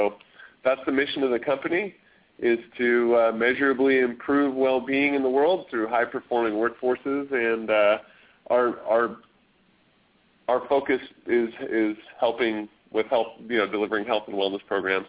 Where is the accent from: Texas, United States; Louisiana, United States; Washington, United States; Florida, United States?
Washington, United States; Seattle; I grew up in Seattle.